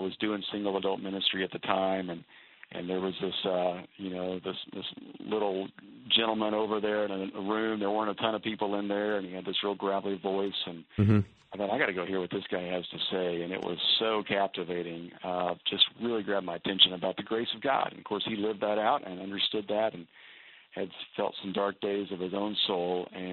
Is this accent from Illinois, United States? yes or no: no; Kansas, United States; moved away as an adult; also born or lived in Missouri / Lexington, United States; now in Valencia, United States; Well, I grew up in Kansas, went to school in Missouri, and then I spent 9 years out in Lexington, Kentucky